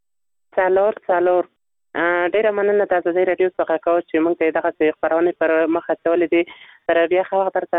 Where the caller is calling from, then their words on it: Nangarhar, Afghanistan; ماده ننګرهار ولایت څخه